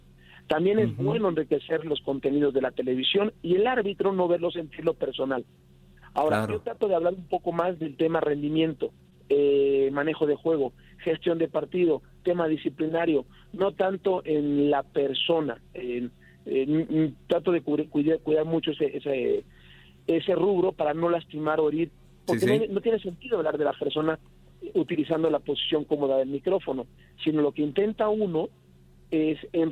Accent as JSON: {"language": "Spanish", "country": "Mexico", "said": "como mexicano"}